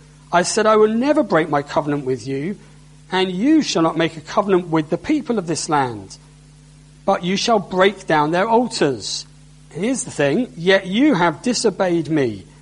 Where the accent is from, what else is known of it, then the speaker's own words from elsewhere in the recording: London, United Kingdom; the house I grew up in West London had an old World War II air raid shelter.